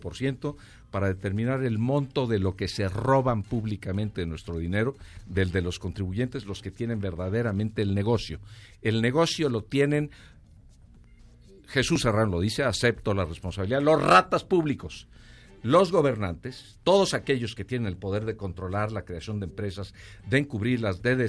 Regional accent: Mexico; como mexicano

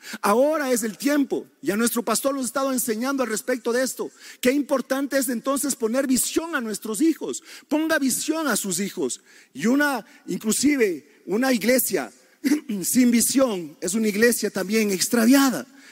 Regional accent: Ecuador; como ecuatorianos, tenemos la visión de llevar este país y cada hermoso ciudadano de este hermoso país a los cielos.

